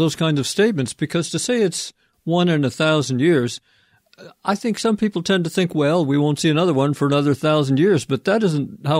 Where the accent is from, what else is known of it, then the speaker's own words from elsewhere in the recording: Vancouver, British Columbia, Canada; my hometown of Vancouver is a wet coastal city. We're very used to rain.